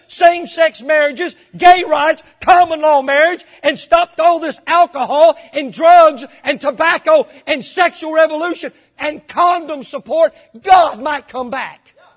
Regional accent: United States; I'm an American. That's what I am.

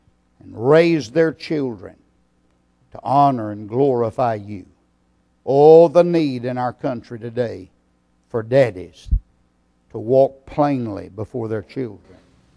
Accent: Texas, United States; I remember one time as a boy growing up in East Texas, there was a terrible drought.

